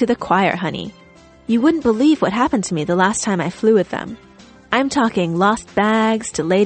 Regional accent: France; also born or lived in Germany / Switzerland; now in United States; I was born in Germany, grew up in France and Switzerland, but spent the last 10 years in America.

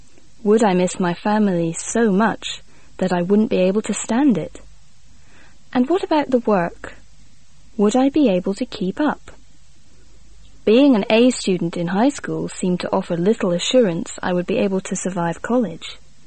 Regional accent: Chicago, Illinois, United States; all of which happened to be located in or near my hometown of Chicago.

